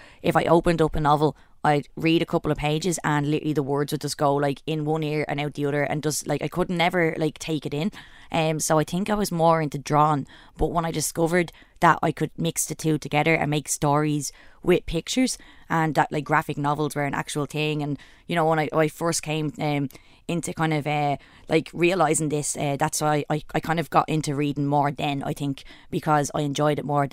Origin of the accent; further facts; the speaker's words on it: Dublin, Leinster, Ireland; I'm an author and illustrator and I'm from Coolock, Dublin